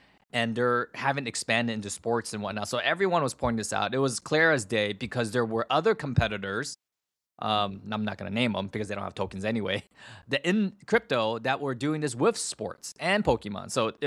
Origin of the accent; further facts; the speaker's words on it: San Francisco, California, United States; Tom Brady he opened up a card shop in my hometown. Card Vault down in San Francisco